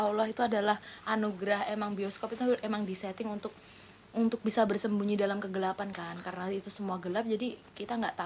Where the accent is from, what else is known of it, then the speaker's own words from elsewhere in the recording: Yogyakarta, Special Region of Yogyakarta, Indonesia; Berarti kita orang Jogja harus membiasakan itu.